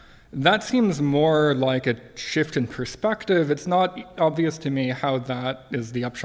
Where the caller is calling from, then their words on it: San Francisco, California, United States; from San Francisco.